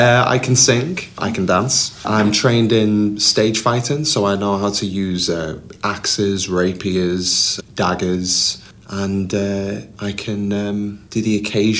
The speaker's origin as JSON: {"language": "English", "town": "Liverpool", "region": "North West England", "country": "United Kingdom", "said": "I'm a Scouser, you've just got to bring that Scouse charm, the Scouse wit"}